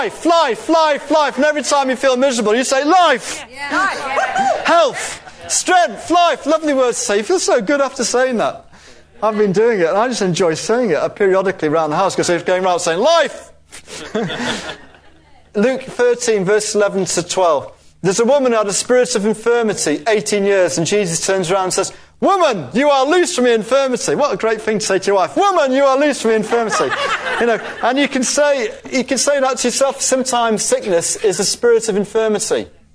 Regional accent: Scotland, United Kingdom; born there; You know, I was born in Scotland, so when I say that.

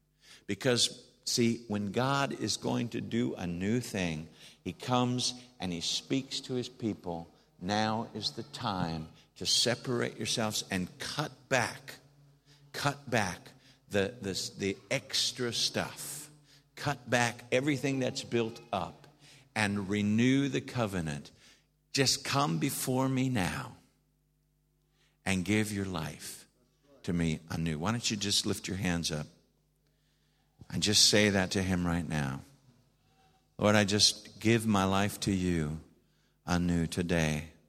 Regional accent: United States; accent: English; See, I'm an American. You can't tell that by the way that I speak, but I am. I'm an American, and my English accent fools you.

